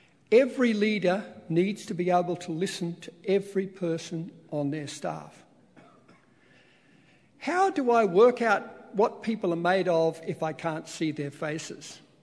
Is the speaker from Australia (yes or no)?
yes; Melbourne, Victoria, Australia; born there; I was born in 1948 in Melbourne, Australia.